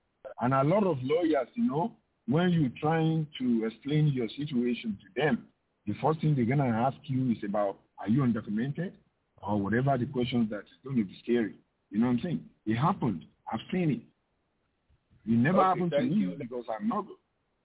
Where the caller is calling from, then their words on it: Providence, Rhode Island, United States; Are you able to do any innovation work in Rhode Island? Because I'm calling from Providence.